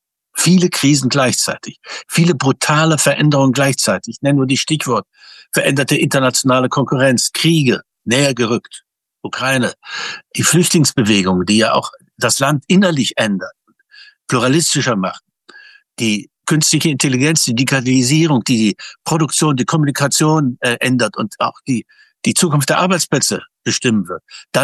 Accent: East Germany, Germany; als Ostdeutscher, als einer, der volle 40 Jahre DDR erlebt hat und der seit 30, 35 Jahren sich bemüht, für die Demokratie zu kämpfen, auch in Ostdeutschland

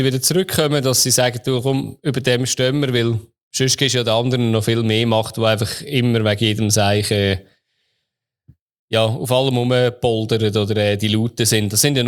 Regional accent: Switzerland; born or raised there

